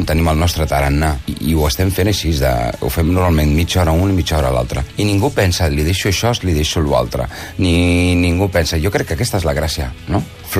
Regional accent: Barcelona, Catalonia, Spain; d'on som, de Barcelona

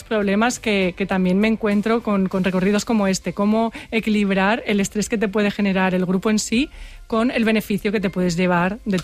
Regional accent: Andalusia, Spain; No, jo soy andaluza.

